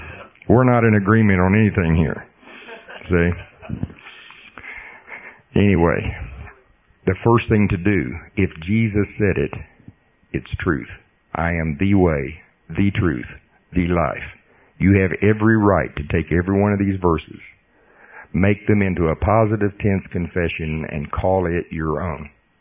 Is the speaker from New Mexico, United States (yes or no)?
no; Oklahoma, United States; see, I'm from Potawatomi County, Oklahoma.